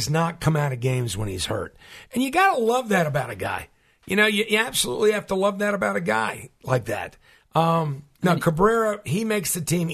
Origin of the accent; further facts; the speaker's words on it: United States; Freedom, we take it for granted because we grew up in the United States.